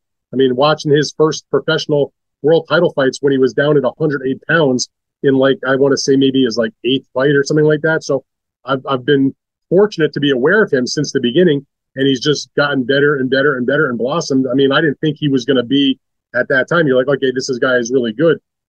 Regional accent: United States; I'm American. I'd love to see him fight here.

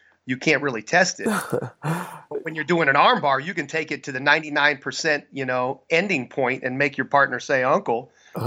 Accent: Pacific Northwest, United States; And I'm from the Northwest, man. I came from the rain to the desert, so it took me a while.

